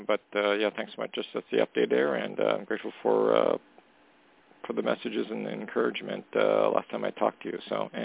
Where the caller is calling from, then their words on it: Canada; I'm calling from Canada.